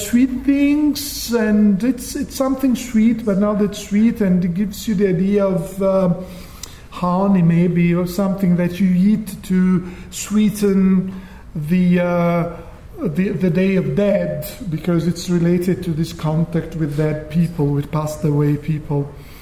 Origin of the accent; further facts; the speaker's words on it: Florence, Tuscany, Italy; Being in Puglia myself, I'm from Florence, I discovered Puglia living there